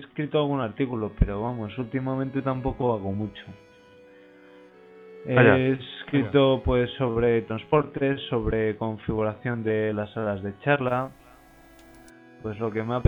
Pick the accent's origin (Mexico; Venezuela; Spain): Spain; yo la verdad es que soy de España, un estudiante